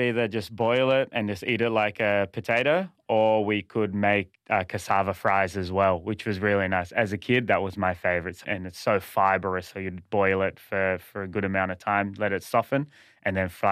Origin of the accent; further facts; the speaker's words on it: Mullumbimby, New South Wales, Australia; oh, hi, I'm from Mullumbimby and I want to work here